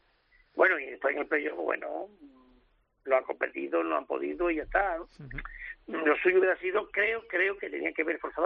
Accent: Jaén, Andalusia, Spain; Como jiennense andaluz optimista

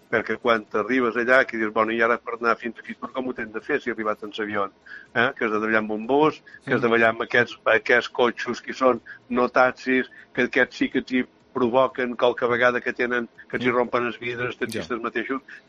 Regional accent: Mahón, Balearic Islands, Spain; jo com que som de Mo

